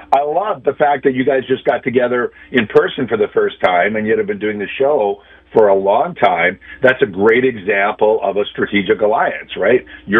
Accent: Canada; I'm a Canadian, even though I sound like an American, Jay. I speak both languages, Canadian and American.

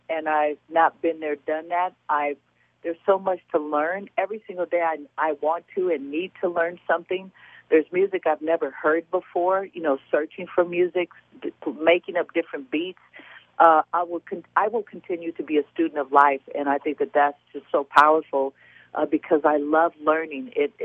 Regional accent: Oakland, California, United States; Oakland, I'm born and raised.

